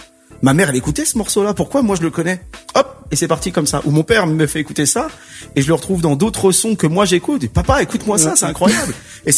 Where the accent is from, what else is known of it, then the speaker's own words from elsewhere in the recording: Garges-lès-Gonesse, Île-de-France, France; étant moi un produit de banlieue qui grandit avec la culture urbaine, parce que je viens de Garges-lès-Gonesse dans le 95